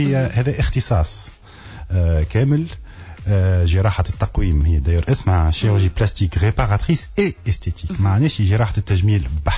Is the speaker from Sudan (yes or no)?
no; Tunisia; راهو الحاجة الباهية اللي عندنا في تونس اللي مش موجودة في الدول الأخرى